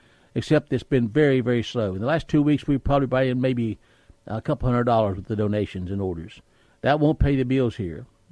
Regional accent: West Virginia, United States; I barely speak English because I come from West Virginia.

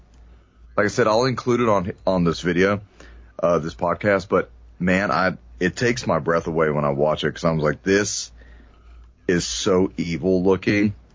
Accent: Texas, United States; accent: Texas; There's my Texas accent, y'all.

